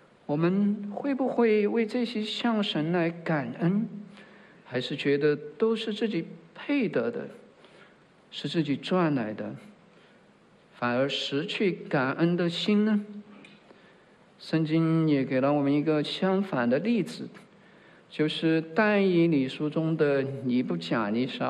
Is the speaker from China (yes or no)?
yes; China; now in United States; 我们从中国来到美国，也是背井离乡的外国人，我们在这里也无亲无故